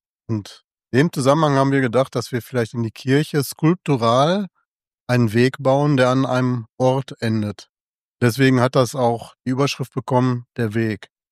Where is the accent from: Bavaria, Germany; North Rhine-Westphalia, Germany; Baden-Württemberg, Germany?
North Rhine-Westphalia, Germany; Ich komme ja aus dem Ruhrgebiet.